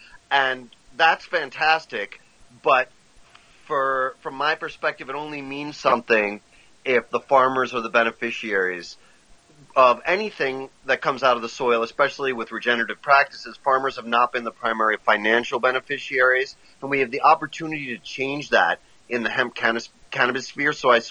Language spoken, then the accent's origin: English; New Mexico, United States; My home state is New Mexico, but I work in hemp and cultivate hemp in a number of places around the world.